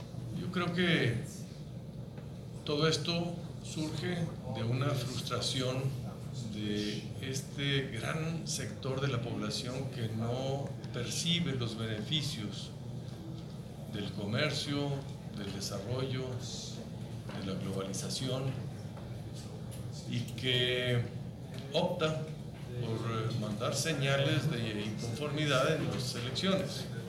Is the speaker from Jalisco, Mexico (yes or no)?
no; Chihuahua, Mexico; Yo soy del estado de Chihuahua, vecino de Nuevo México y Texas